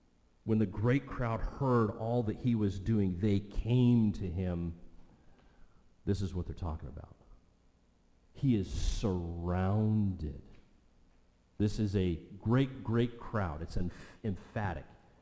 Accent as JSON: {"language": "English", "region": "Oregon", "country": "United States", "tie": "born or raised there", "said": "But I remember growing up in Oregon, going to Autzen Stadium."}